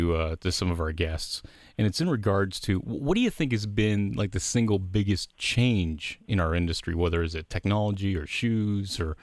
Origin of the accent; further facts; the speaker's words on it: Canada; Look, I'm Canadian. I'm 45. You know, growing up in Canada, we always heard about